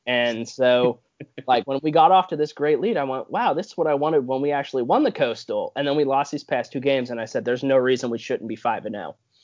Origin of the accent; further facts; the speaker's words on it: Pittsburgh, Pennsylvania, United States; Very much. I'm from Pittsburgh, so yeah.